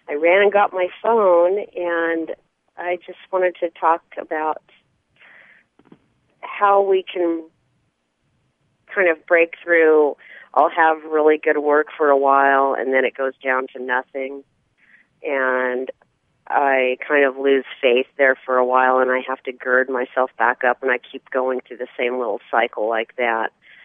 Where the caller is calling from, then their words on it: Ojai, California, United States; I'm calling from Ojai, and I'm a massage therapist.